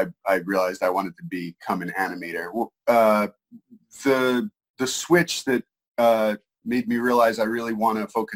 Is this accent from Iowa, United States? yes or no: no; New York, United States; I'm from New York, so when I graduated high school, I went down to the Delaware College of Art and Design, DCAD, for 2 years, and then back up to New York for Pratt Institute